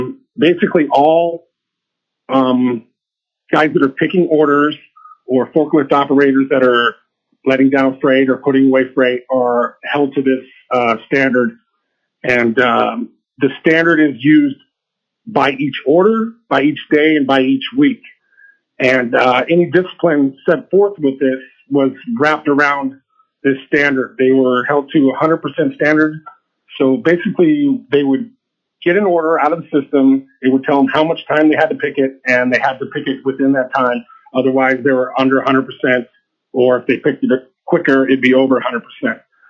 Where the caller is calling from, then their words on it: Anchorage, Alaska, United States; I'm calling in from Anchorage, Alaska.